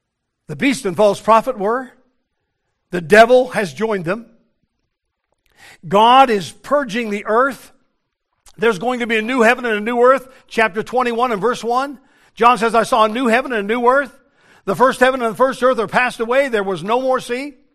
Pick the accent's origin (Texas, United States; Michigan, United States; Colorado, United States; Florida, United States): Colorado, United States; Denver; born there; When I was born in Denver, Colorado, on June the 1st, 1954